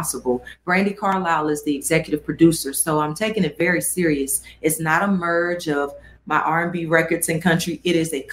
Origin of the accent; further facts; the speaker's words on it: Tennessee, United States; I grew up hanging in Gatlinburg and Pigeon Forge.